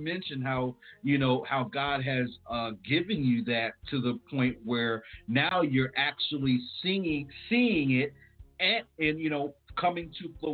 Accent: New Jersey, United States; I'm from Jersey too, and that's something that we have. We have that undying fight. And that's just something that is a Jersey thing

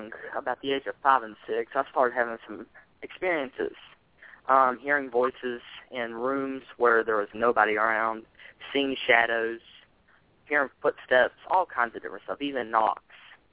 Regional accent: West Virginia, United States; now in Virginia, United States; I'm from the southern part of West Virginia.

